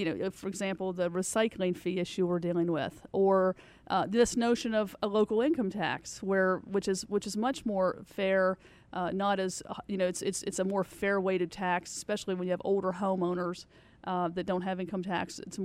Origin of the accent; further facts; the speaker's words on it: Ohio, United States; And I'm from Ohio. We have the same thing there.